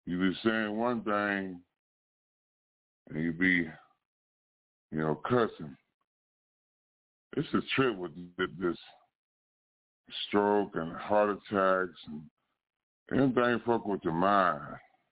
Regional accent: Dallas, Texas, United States; I want to be in South Dallas. I'm from South Dallas. Grew up between Madison and Lincoln.

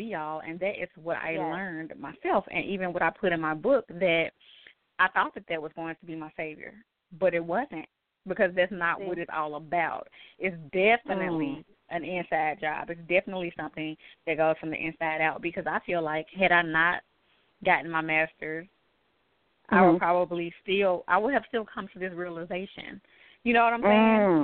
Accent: Chattanooga, Tennessee, United States; I grew up in Chattanooga, Tennessee. You know, I grew up in the projects.

